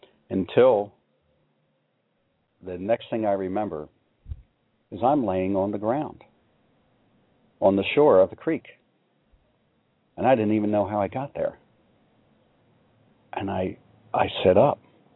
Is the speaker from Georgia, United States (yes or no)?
no; Chester, Pennsylvania, United States; It was when I was just a small boy, 6 years old, in 1960. We lived near a creek, my hometown of Chester, Pennsylvania.